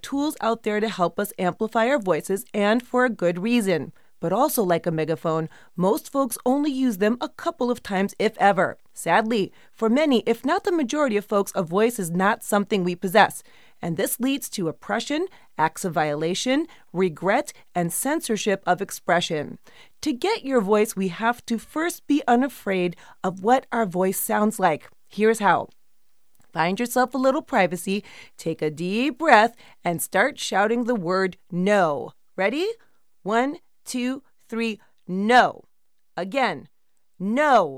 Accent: Brooklyn, New York, United States; I am Greek, I am from Brooklyn, and I am a woman.

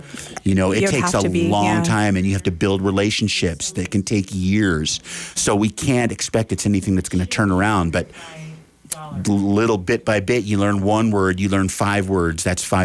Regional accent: Frenchtown, Montana, United States; So so when I fill out a bio, I can say I'm from Frenchtown and people are like, ooh, where's that? That sounds exotic.

